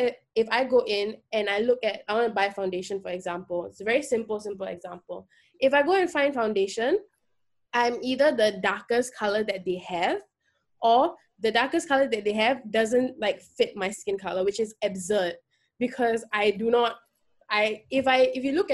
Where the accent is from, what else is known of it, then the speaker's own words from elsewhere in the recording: North India, India; I mean, I'm Indian, for everyone who can't obviously see me. So even within the racism that I face as an Indian minority, I still have privilege in that because I'm fairer, because I'm North Indian.